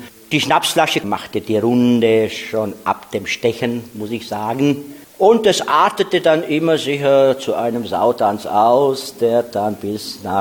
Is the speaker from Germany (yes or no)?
no; Sântana, Arad County, Romania; accent: Banat German Sanktanna dialect; mit Meerrettich oder Krähen, wie es die Österreicher sagen oder wie es in unserem Sanktaner Dialekt verankert ist, und zwar mit Krie.